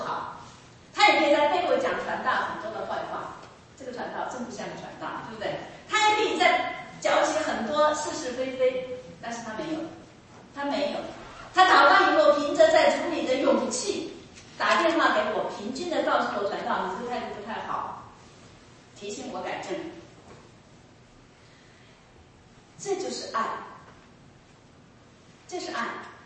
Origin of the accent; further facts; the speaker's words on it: China; 这是我们中国人不太容易表达的爱